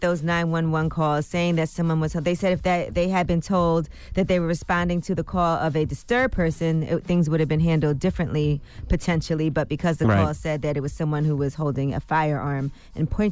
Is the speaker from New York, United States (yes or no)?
yes; Brooklyn, New York, United States; I'm from Brooklyn, and that's a pretty busy corner.